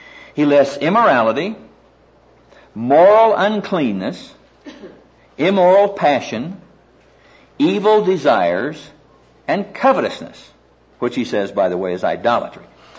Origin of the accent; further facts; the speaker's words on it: Neola, Iowa, United States; When I was growing up in Neola, Iowa